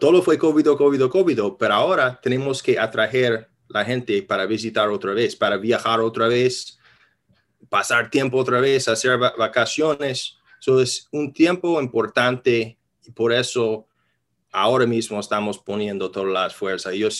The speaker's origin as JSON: {"language": "Spanish", "region": "New York", "country": "United States", "said": "yo soy de Nueva York, yo trabajo aquí mucho"}